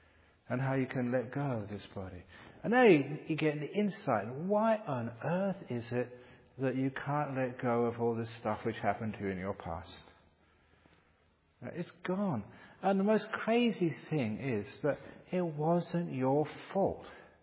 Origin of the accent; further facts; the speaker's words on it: London, United Kingdom; born there; I was born in London. Am I English?